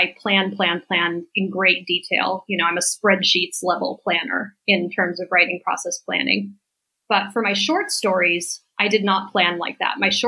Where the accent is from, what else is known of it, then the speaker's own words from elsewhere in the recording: Southwest, United States; I grew up in the Southwest, and I like the idea of a Western without the, let's say, cultural complexities